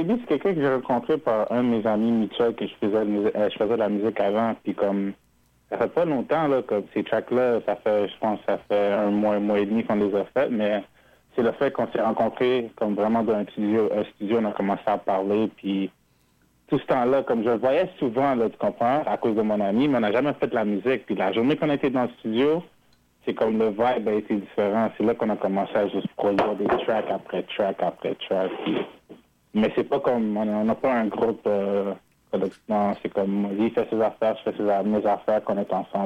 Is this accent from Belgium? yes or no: no; Montreal, Quebec, Canada; also born or lived in Ontario; now in Gatineau, Canada; je viens de Montréal, j'ai vécu dans l'Ontario puis Gatineau, comme dans les trois villes